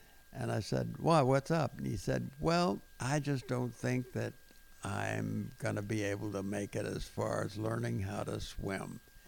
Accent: Pasadena, California, United States; It was a small town, still a little bit of a small town flavor to Pasadena. And with nothing but boys, we had four boys in the family, and it was great.

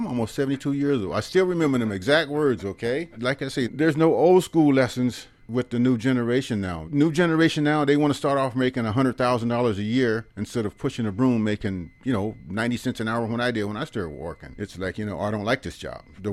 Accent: Fresno, California, United States; But far as growing up in West Fresno, I wasn't hungry. I wasn't rich either. And to go to downtown Fresno, that was a treat.

